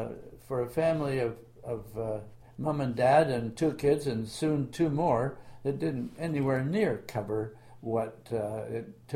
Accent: Richmond, British Columbia, Canada; now in Burnaby, Canada; Well, I grew up in Richmond, where we had lots of room, and we had a garden and chickens and fruit trees.

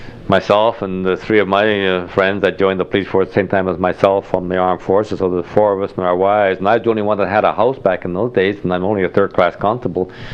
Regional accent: Manitoba, Canada; because when I came from Manitoba, hey, women were not allowed in any beer parlors, no beer parlor at all.

